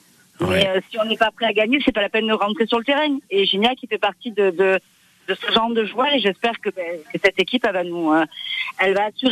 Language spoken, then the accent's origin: French; Portugal; now in Marseille, France; On est portugais, on va gagner à la loyale, pas demain chez nous.